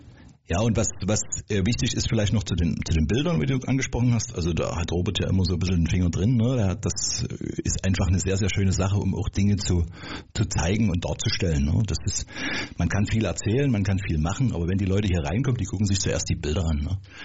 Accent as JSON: {"language": "German", "town": "Radebeul", "region": "Saxony", "country": "Germany", "tie": "born or raised there", "said": "ich bin in Radebeul geboren, bin hier aufgewachsen und bin irgendwie, warum auch immer, nie aus Radebeul weggekommen."}